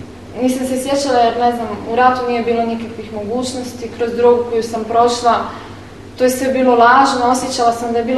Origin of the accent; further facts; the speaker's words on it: Sarajevo, Federation of Bosnia and Herzegovina, Bosnia & Herzegovina; Ja sam iz Sarajeva gdje sam prošla 5 godina rata, od 92. do 96. tako da. I kada sam imala 9 godina, 8 godina, rat je počeo.